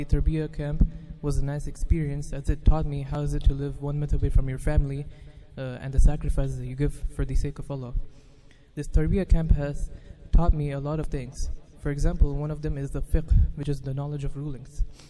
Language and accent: English; Omaha, Nebraska, United States; I'm 17 years old and I'm from Omaha, Nebraska.